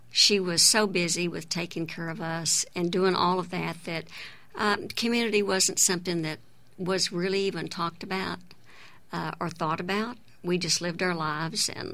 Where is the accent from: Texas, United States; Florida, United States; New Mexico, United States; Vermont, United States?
Texas, United States; Fort Worth; also born or lived in Denton; Well, I was born in Denton, Texas. So, but I lived in West Texas for a while, so I kind of claim a little bit of that sand out there. But really, most of the time was spent in Fort Worth.